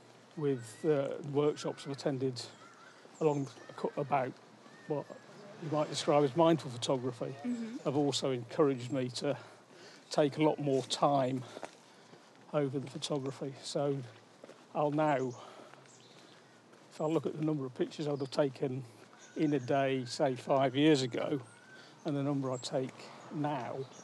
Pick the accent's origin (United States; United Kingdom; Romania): United Kingdom; West Midlands; now in Calderdale, United Kingdom; I was born and brought up in Warwickshire.